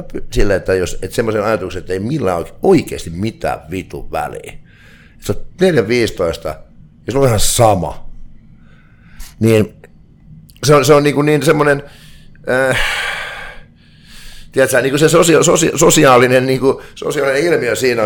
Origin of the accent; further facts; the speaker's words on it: Vaasa, Ostrobothnia, Finland; mä oon viettänyt lapsuudessa niin kuin Vaasassa.